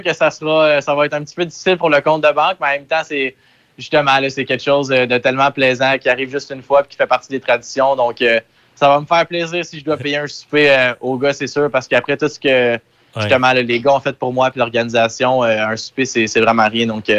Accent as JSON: {"language": "French", "town": "Gatineau", "region": "Quebec", "country": "Canada", "said": "c'est vraiment, c'est de là que je viens, dans le fond, de Gatineau, juste à côté."}